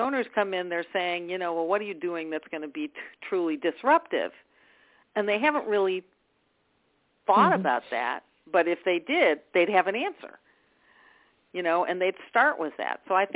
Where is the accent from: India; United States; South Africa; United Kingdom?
United States; Rochester, New York; I'm from Rochester, New York, so I know the tale.